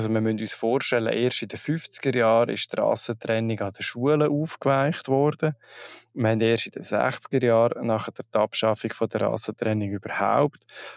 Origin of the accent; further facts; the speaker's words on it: Switzerland; Und bei uns in der Schweiz würde man wahrscheinlich sagen, vom Himmel geht.